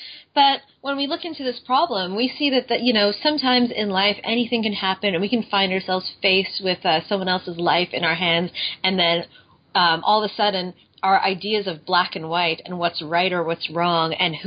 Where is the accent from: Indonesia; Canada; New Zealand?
Canada; Well, I know I'm from Canada, so I live really close to the States.